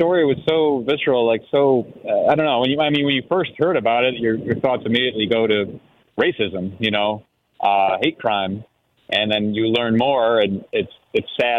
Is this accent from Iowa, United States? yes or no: no; Cleveland, Ohio, United States; as a small market guy myself, I'm from Cleveland.